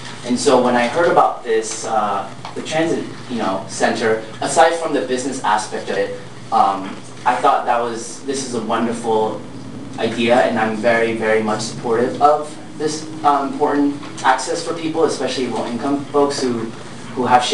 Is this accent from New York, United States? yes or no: yes; New York City, New York, United States; So I'm from New York City, and over the last year, I've been, you know, getting to know the community members here